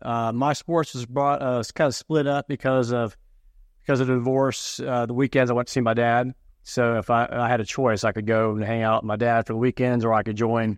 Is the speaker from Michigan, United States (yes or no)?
no; Belmead, Texas, United States; I was born in Belmead, right down the road from here, not far, and which was also about a half mile or about a mile or two from my dad's bar, the Cock and Bull. So I grew up in the industry.